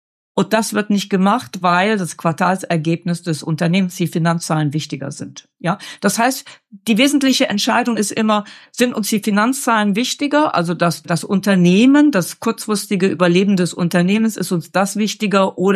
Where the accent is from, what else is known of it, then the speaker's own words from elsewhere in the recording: Rhineland, Germany; Ich komme aus dem Rheinland, so sagen wir das da.